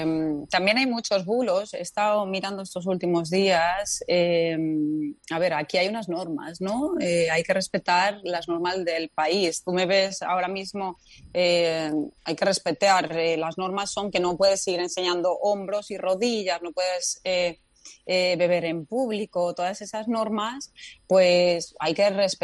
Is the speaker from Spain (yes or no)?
yes; Spain; Yo soy muy española.